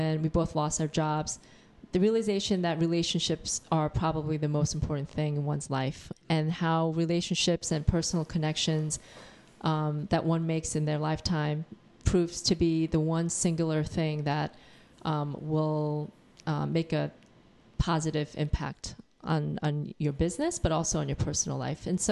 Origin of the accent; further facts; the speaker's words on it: Queens, New York, United States; And I grew up in Queens where there were no large businesses. It was all family-run.